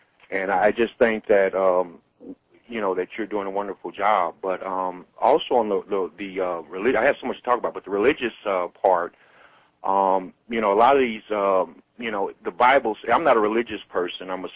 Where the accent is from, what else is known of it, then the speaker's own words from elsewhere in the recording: Berkeley, California, United States; born there; I was born in Berkeley, and I'm in my mid-40s. I went through the desegregation in Berkeley and the riots and so forth there.